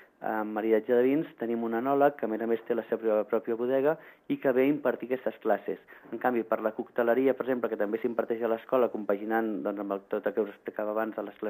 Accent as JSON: {"language": "Catalan", "town": "Barcelona", "region": "Catalonia", "country": "Spain", "said": "som cuiners que venim de Barcelona o venim de Catalunya"}